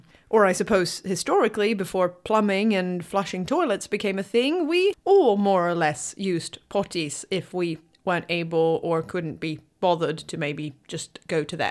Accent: Sweden; I'm the Swede in our duo.

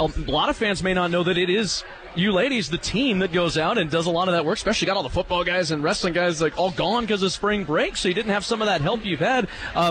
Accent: Westminster, Colorado, United States; Well, I grew up in Westminster, town not too far from Broomfield, so I'm familiar with the Front Range, and I've been out here in western Nebraska

